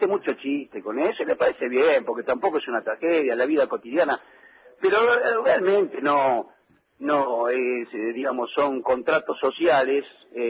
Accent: Constitución, Buenos Aires, Argentina; yo, viste, nací en Constitución y jugaba mucho al fútbol en la calle, viste.

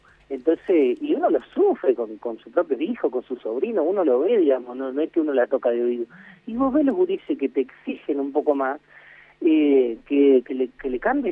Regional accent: Entre Ríos, Argentina; acá mismo en Argentina y ni hablar en Entre Ríos, o en mi pueblo menos que menos

